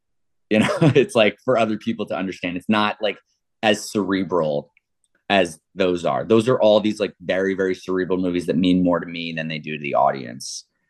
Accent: New York, United States; born there; Went to school on the Upper East Side. I was born around Union Square.

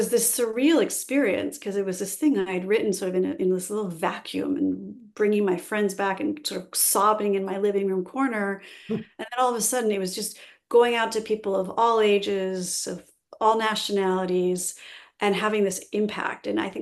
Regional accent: California, United States; I love the beach, and I grew up in California

